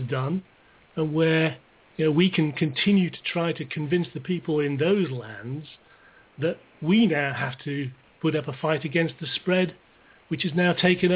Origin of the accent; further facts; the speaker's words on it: England, United Kingdom; I'm English. I was born here and lived here for most of my life. I've lived some brief periods in other countries